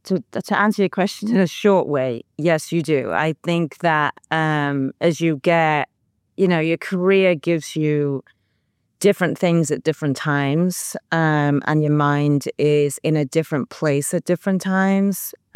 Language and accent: English; Wales, United Kingdom; But in saying that, being Welsh, Wrexham is a great place to go to.